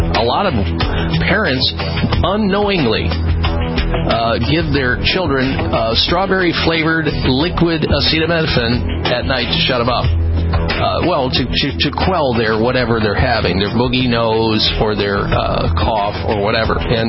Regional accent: Midwest, United States; I grew up in the Midwest. I used to race a car at Cordova Drag Strip, believe it or not.

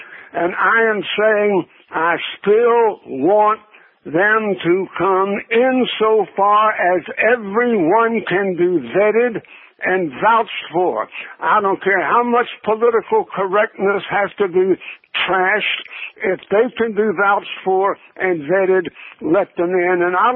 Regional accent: North Carolina, United States; I worked for no pay for Catholic Charities resettling Hungarian refugees in my home state of North Carolina.

